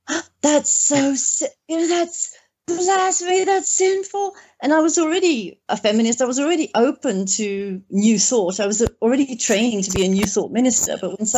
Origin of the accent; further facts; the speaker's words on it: England, United Kingdom; born there; I was born in a Northern European Christian culture. I was born in England.